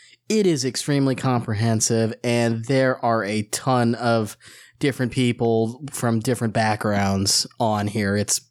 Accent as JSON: {"language": "English", "town": "Seattle", "region": "Washington", "country": "United States", "tie": "born or raised there", "said": "just because growing up in Seattle, when I grew up in Seattle, he is a very big and important figure there."}